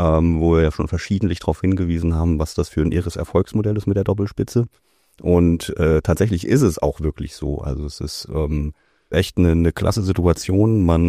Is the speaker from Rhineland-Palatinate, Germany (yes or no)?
yes; Rhineland-Palatinate, Germany; Ja, als Pfälzer muss ich ja mittlerweile eigentlich Leberwurst sagen, ja.